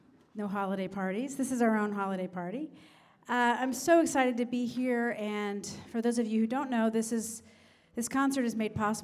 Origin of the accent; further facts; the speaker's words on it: Brooklyn, New York, United States; this is the first time I've played New York, Brooklyn, my hometown, with my full band.